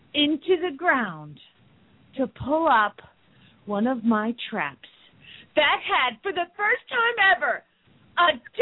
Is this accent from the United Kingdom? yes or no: no; Phoenix, Arizona, United States; from Phoenix, Arizona